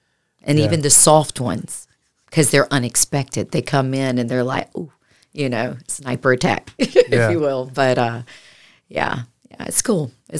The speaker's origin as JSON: {"language": "English", "town": "East Point", "region": "Georgia", "country": "United States", "tie": "born or raised there", "also_born_or_lived": "DeKalb", "said": "Well, born and raised in Georgia, young mom from a broken home, but Henry County, East Point, born in DeKalb, and just traveled all over Georgia"}